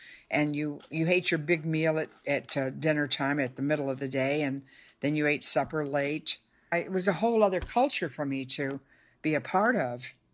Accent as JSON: {"language": "English", "town": "Detroit", "region": "Michigan", "country": "United States", "tie": "born or raised there", "said": "Yeah, all of my family are from Kentucky. Yeah, indeed. I mean, that generation of my parents. But I was born in Detroit and raised in Detroit. And I identify with Detroit more than I do the South."}